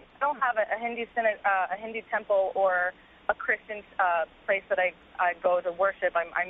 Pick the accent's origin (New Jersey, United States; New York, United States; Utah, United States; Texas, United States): New Jersey, United States; Westfield; I was brought up conservative Jewish in Westfield, and I have an awesome congregation